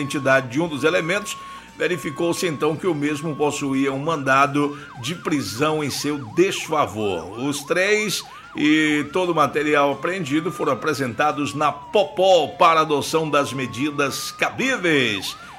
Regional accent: Rio de Janeiro, Brazil; sou do Rio de Janeiro.

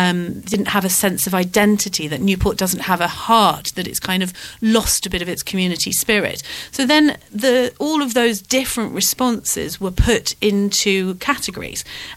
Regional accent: Gibraltar; also born or lived in Australia / United Kingdom; now in Isle of Wight, United Kingdom; I've lived in Australia, yeah. I come from Gibraltar originally, but I've lived in Australia, lived in UK, and now loving the Isle of Wight.

